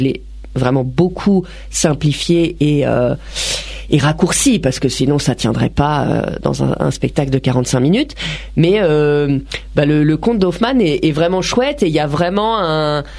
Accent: Grand Est, France; Moi, j'ai des souvenirs de Noël de mon enfance en Alsace.

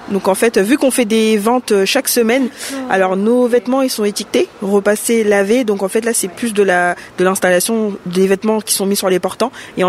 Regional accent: Normandy, France; On est de la Normandie.

